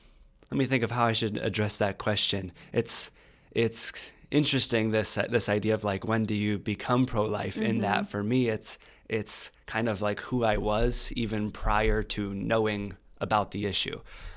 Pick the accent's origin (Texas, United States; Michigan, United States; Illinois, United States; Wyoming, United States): Michigan, United States; Howard City; I grew up here in Michigan. I'm from Howard City.